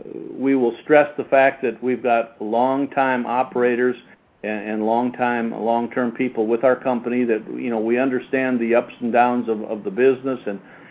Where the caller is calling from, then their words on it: Taylor, Texas, United States; Taylor, Texas, which is right outside of Austin, Texas.